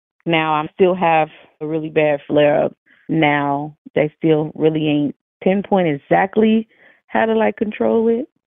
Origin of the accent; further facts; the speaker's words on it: Chicago, Illinois, United States; I'm 34. I'm from Chicago, Illinois.